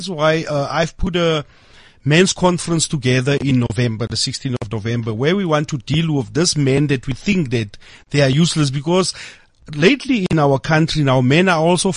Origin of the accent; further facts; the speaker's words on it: South Africa; you know how South Africans, they don't believe you as a South African when you start something until you link it with an American.